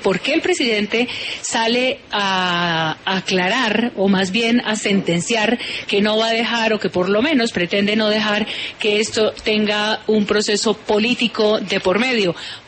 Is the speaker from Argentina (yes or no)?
no; Colombia; si es que la vacuna, la vida, salvar las vidas, no nos reúne como colombianos